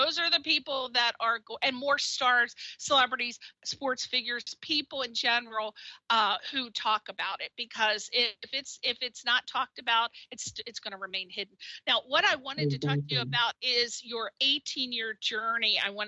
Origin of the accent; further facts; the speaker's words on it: Connecticut, United States; not to bash New York because I'm from Connecticut. I spent a lot of time in New York. I love New York.